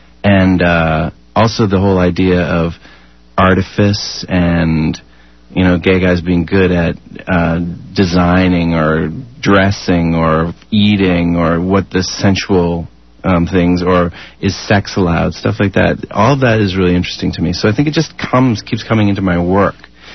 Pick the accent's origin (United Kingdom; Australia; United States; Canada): Canada; I'm Canadian, I'm gay, I'm white, I'm male, I'm 46